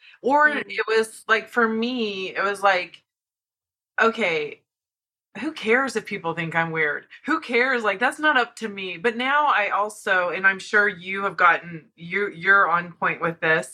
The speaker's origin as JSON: {"language": "English", "town": "Blue Springs", "region": "Missouri", "country": "United States", "lives_now": "Salt Lake City, United States", "said": "I'm from Blue Springs, Missouri. And now I'm in Salt Lake City"}